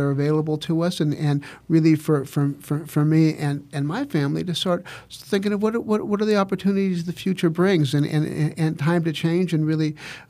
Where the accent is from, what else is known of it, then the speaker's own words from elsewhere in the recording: California, United States; I'm from California, so I was ready.